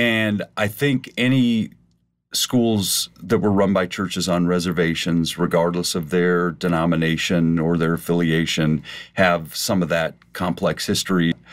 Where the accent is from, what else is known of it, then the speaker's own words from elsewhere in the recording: South Dakota, United States; moved away as an adult; And even I grew up in South Dakota and was not taught any of this when I was a kid either. And so when I came here at 25 years old, I knew very little.